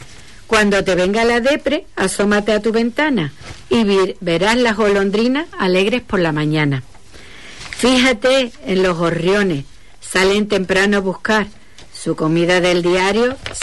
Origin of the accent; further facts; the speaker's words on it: El Cerro de Andévalo, Andalusia, Spain; A pesar de que soy del Cerro de Andévalo, pero nunca había llegado a Santa Bárbara.